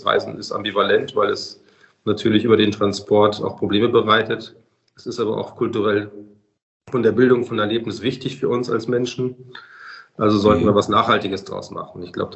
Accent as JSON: {"language": "German", "region": "Bavaria", "country": "Germany", "said": "Also ich komme ja aus Bayern"}